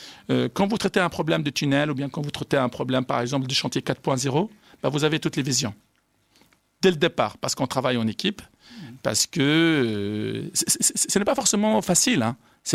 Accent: France; je suis français, de formation française

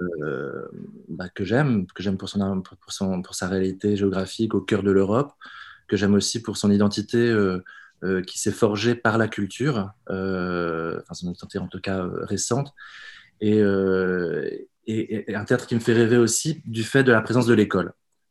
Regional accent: Normandy, France; born there; Je suis né en Normandie.

